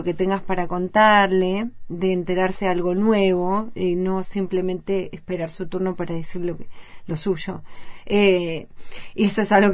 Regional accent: Mar del Plata, Buenos Aires Province, Argentina; also born or lived in Morón; Yo no soy porteña, o sea, no nací en Morón, crecí en Mar del Plata

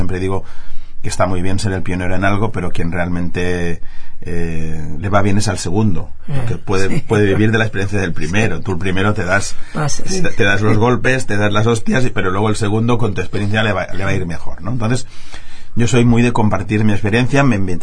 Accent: Barcelona, Catalonia, Spain; Yo soy de Barcelona.

